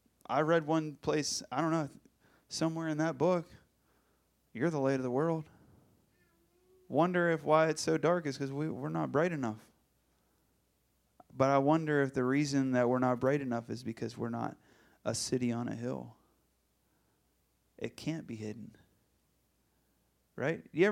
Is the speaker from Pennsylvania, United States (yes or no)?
yes; Pittsburgh, Pennsylvania, United States; I'm from Pittsburgh.